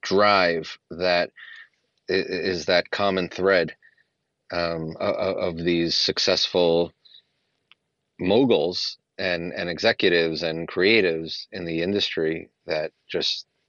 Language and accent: English; Brooklyn, New York, United States; Yeah, I'm from Brooklyn. Yeah, well, not only am I from New York, I'm from the pizza capital of the world, which is Brooklyn, New York.